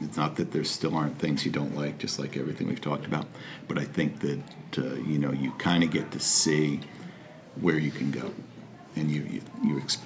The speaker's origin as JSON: {"language": "English", "town": "Wallingford", "region": "Connecticut", "country": "United States", "tie": "born or raised there", "said": "I grew up in Wallingford, and it's kind of funny. Other than my time at UConn and a brief period of time living in Middletown, I've never lived anywhere else. I also said I've never lived outside of Connecticut"}